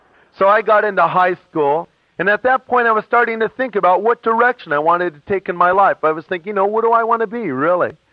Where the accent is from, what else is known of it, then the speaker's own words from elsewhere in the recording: Long Beach, California, United States; born there; I was born in Long Beach in 1952, and my mom was married and divorced seven times.